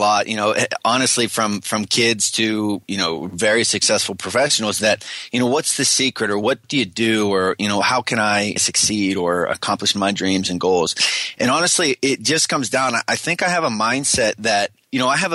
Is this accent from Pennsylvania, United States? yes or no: yes; Hollidaysburg, Pennsylvania, United States; I grew up a wrestler in Central Pennsylvania, went on to college.